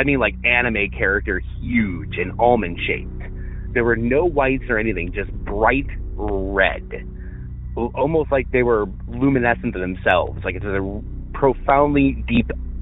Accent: Illinois, United States; I'm from Northern Illinois.

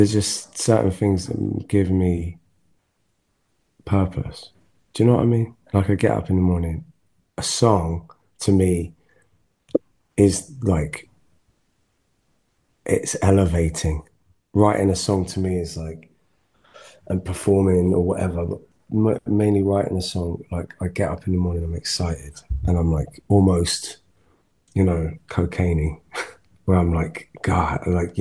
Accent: Wales, United Kingdom; Like the Welsh are good at singing. Do you know what I mean? I'm Welsh.

